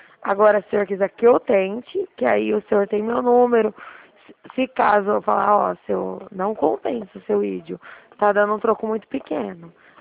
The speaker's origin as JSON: {"language": "Portuguese", "town": "Dracena", "region": "São Paulo", "country": "Brazil", "said": "Dracena, estado de São Paulo."}